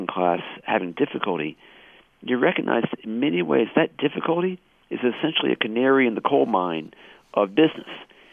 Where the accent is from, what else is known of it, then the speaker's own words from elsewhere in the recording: United States; As an American, I certainly wish that businesses would be attracted here simply out of patriotism.